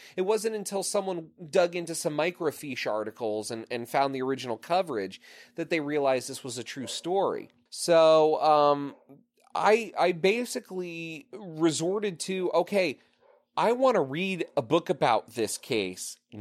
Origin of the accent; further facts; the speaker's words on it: Clark, New Jersey, United States; also born or lived in Rahway; I grew up in Clark and Rahway inside of Union County, New Jersey.